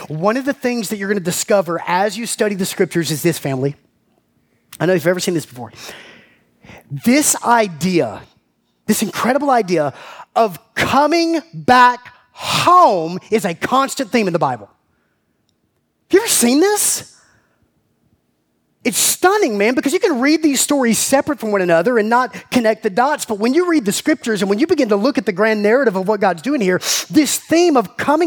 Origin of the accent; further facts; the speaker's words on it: Georgia, United States; And I'll never forget my Uncle Marty, growing up in Central Georgia, my Uncle Marty, who was a Christian and therefore very concerned for my soul